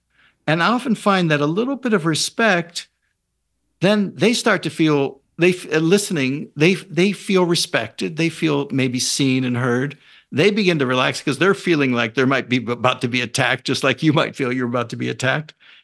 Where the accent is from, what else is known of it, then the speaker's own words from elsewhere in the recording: California, United States; You know, I grew up in Marin County some years there, and I used to cross the Golden Gate Bridge a lot.